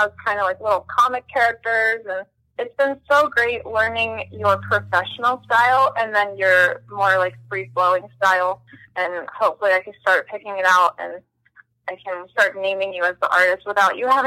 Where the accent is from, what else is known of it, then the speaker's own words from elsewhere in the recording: East Coast, United States; moved away as an adult; now in Pueblo, United States; And for me, I grew up on the East Coast, and I spent the first 20 years of my life there, and it was really more cloistered.